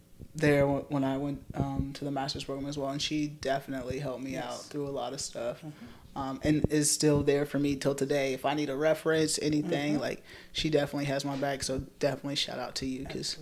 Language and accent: English; El Dorado, Kansas, United States; No, I'm from El Dorado.